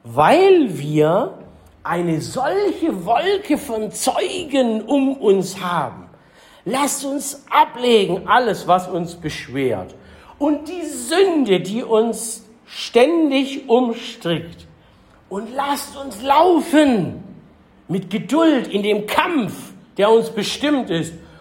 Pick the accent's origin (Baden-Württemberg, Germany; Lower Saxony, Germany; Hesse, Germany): Baden-Württemberg, Germany; Ich bin ja Schwabe, den kannten wir schon lange.